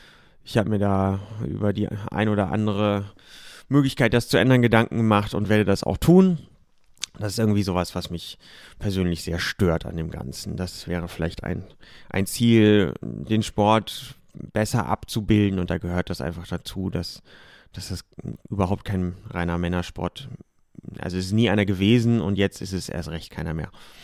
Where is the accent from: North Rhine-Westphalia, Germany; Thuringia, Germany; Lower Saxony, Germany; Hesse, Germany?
Lower Saxony, Germany; Hameln; born there; now in Berlin, Germany; Ich bin 1979 in Hameln geboren und seit einigen Jahren in Berlin.